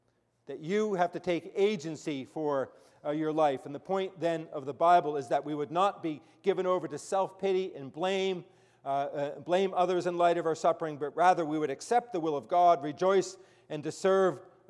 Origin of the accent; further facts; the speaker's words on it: New Jersey, United States; I'm from New Jersey, so I listen